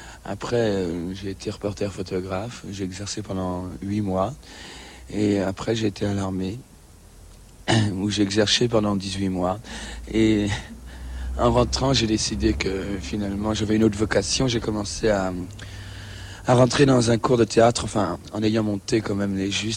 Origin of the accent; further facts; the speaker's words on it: Charenton, Île-de-France, France; born there; Je suis né à Charenton, ce qui n'est pas un hasard non plus.